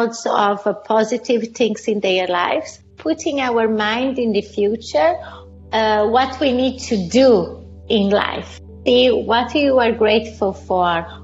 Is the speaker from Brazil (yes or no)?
yes; Brazil; moved away as an adult; also born or lived in Italy; now in United States; Originally, I'm from Brazil. So I'm moved. So my history goes from between Brazil, Italy, and US.